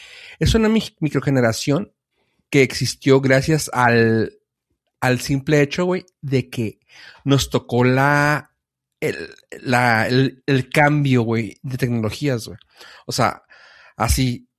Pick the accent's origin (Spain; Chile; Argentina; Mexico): Mexico; estuvimos en la frontera, güey, y que somos mexicanos